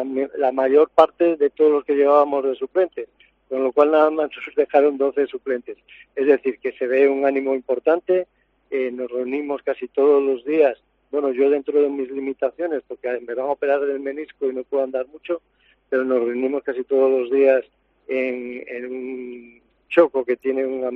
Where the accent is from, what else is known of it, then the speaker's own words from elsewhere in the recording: Alfoz, Galicia, Spain; Nosotros somos de Alfoz y lo que nos importa es el bien de nuestros vecinos